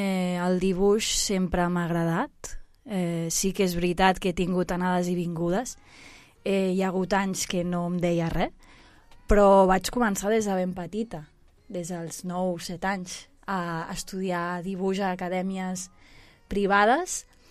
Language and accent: Catalan; Barcelona, Catalonia, Spain; born there; sóc una noia de 31 anys, vaig néixer a Barcelona